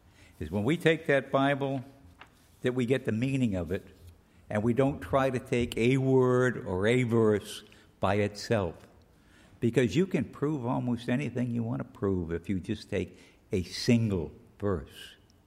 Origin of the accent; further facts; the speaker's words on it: California, United States; Being a Californian, I tell you we live in our pyrite years.